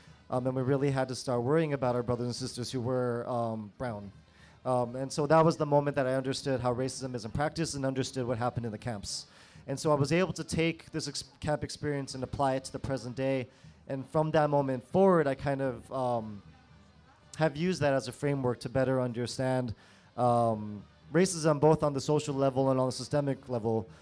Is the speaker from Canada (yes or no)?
yes; Canada; now in United States; because growing up in Canada, you don't really have the patriotism you have down here.